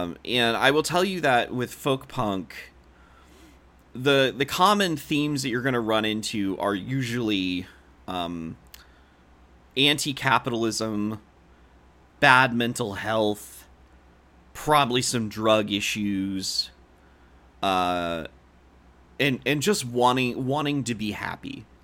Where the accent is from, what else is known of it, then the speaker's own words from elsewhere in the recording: West Virginia, United States; And I'm from West Virginia. I'm from Southern West Virginia. I am very akin to country music.